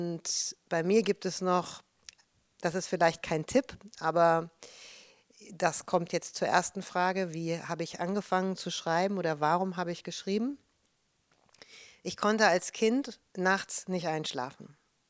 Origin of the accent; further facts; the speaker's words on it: Düsseldorf, North Rhine-Westphalia, Germany; moved away as an adult; also born or lived in Munich / Los Angeles; now in Hamburg, Germany; ich bin in München geboren, in Düsseldorf aufgewachsen und bin dann nach Amerika, nach Los Angeles gegangen und bin aus Los Angeles nach Hamburg gekommen und hier lebe ich jetzt, seitdem ich Anfang 20 bin.